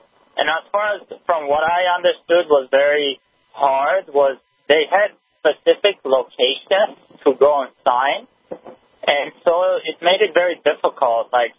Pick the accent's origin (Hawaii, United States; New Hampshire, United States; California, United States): California, United States; now in New York, United States; Hi, Rob. I'm actually from California. I just, I'm in New York right now.